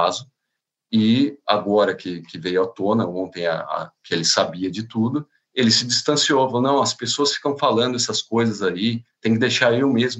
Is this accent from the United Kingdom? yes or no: yes; United Kingdom; A gente, digo, porque sou britânico também, né?